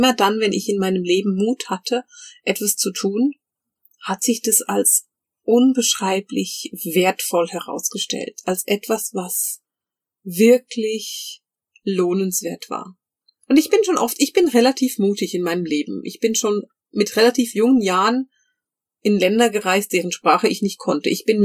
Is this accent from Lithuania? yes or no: no; Bern, Switzerland; Ich bin ja in Bern groß geworden